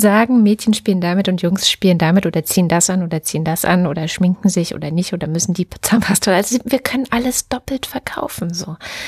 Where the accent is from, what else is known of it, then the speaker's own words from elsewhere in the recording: East Germany, Germany; ich bin jetzt in der DDR groß geworden.